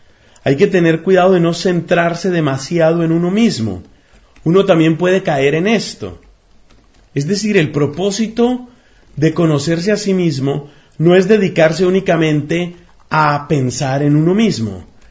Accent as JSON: {"language": "Spanish", "country": "Colombia", "said": "casi todos los que nos encontramos este momento aquí, somos colombianos."}